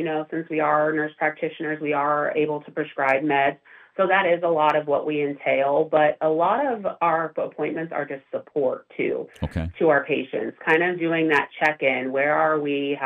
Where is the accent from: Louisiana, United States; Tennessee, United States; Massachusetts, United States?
Tennessee, United States; Knoxville; No, I'm actually from the Knoxville area. I graduated from Knoxville.